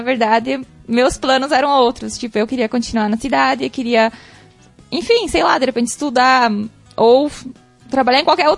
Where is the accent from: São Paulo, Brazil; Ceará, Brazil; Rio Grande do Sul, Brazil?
Rio Grande do Sul, Brazil; Santo Antônio do Palma; Foi onde eu morava, na minha cidade natal, em Santo Antônio do Palma.